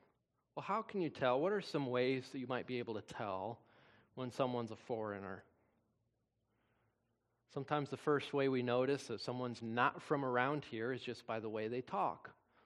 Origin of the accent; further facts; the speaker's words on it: Wisconsin, United States; now in Indiana, United States; That I live in Indiana, but I'm from Wisconsin.